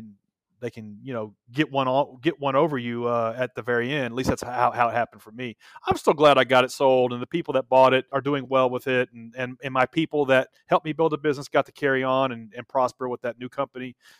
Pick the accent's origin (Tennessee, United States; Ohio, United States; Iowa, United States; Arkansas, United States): Tennessee, United States; Like, I'm from Tennessee.